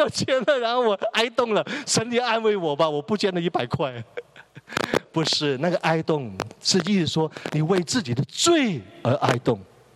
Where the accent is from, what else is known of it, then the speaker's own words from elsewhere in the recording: China; 我们中国人从头一天就开始相信这个世界是有上帝的